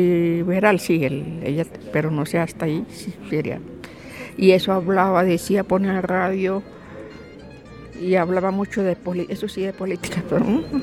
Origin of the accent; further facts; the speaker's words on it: Lenguazaque, Cundinamarca, Colombia; porque yo soy de Lenguasaque, del lado de Ibaté.